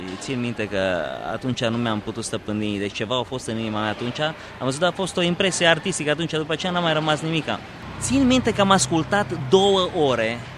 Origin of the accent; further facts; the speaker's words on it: Romania; au aflat că sunt din România, eu vorbeam limba engleză